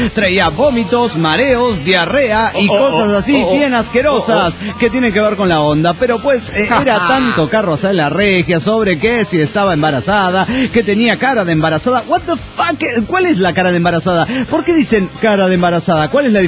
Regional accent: Juliaca, Puno, Peru; Soy el bohemio de Juliaca, Perú.

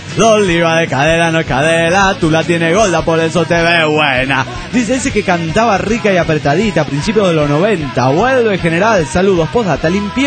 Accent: Juliaca, Puno, Peru; de Juliaca, Perú.

